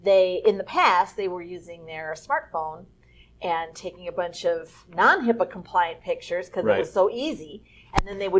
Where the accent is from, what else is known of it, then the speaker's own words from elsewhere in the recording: Milwaukee, Wisconsin, United States; I'm from Wisconsin, from Milwaukee. There's a bunch of Hermans there.